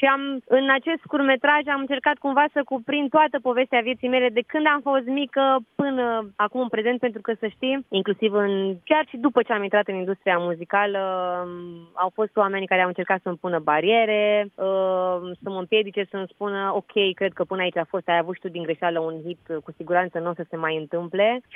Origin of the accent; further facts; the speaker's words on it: Deva, Hunedoara County, Romania; eu provin dintr-o familie, deja se știe, foarte numeroasă, suntem 11 copii, am crescut la Deva într-o casă modestă, cu o situație modestă